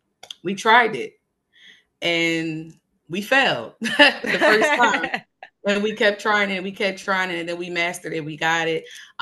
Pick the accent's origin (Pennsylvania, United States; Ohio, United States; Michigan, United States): Pennsylvania, United States; Chester; I'm from Chester, born and raised, love Chester, raised in Chester schools. I was Chester High, 2009 valedictorian.